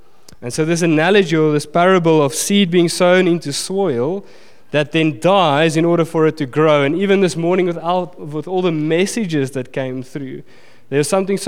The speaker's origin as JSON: {"language": "English", "town": "Pretoria", "region": "Gauteng", "country": "South Africa", "tie": "born or raised there", "said": "I grew up in Pretoria. I studied in Bloemfontein, where I met my gorgeous wife."}